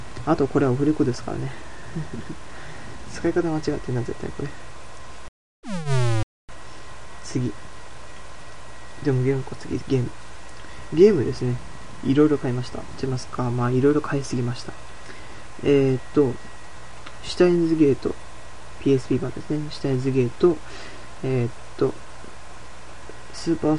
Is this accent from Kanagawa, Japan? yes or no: no; Nogata, Fukuoka, Japan; 福岡生まれ福岡育ち、まあ厳密に言うとはですね、あの能形生まれ能形育ち、まあ福岡県の中の能形市という能形かめ能形市という市で生まれ能形市という市で育った、まあ、男